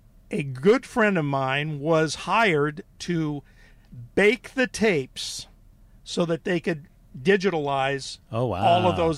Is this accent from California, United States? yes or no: yes; California, United States; I grew up in the Inland Empire and was fortunate enough to go see